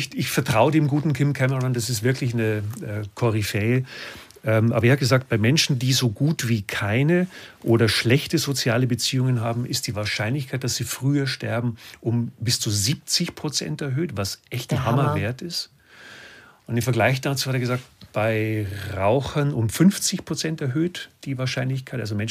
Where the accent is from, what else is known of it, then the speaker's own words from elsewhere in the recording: Bavaria, Germany; In meiner bayerischen Heimat in Niederbayern ist der Stammtisch gewesen.